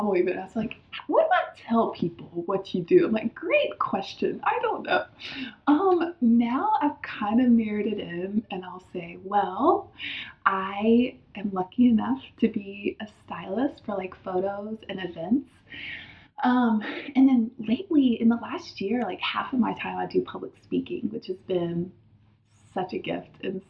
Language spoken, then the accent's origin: English; Louisiana, United States; So I grew up in South Louisiana on a farm in the middle of nowhere. I had zero neighbors, which killed me.